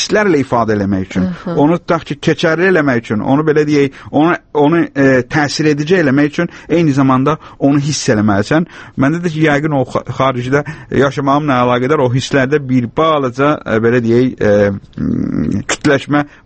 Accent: Baku, Azerbaijan; born or raised there; accent: Baku

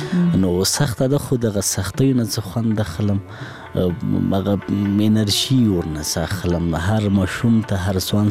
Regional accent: Laghman, Afghanistan; زه په لغمان کې پیدا سویم، په لغمان کې رالوی سویم،

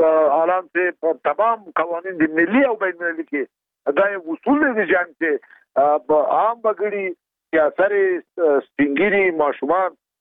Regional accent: Afghanistan; زه یو افغان یم، د افغان په صدر ما هیله دا ده چې دواړه خواوې جنگ بند کړي

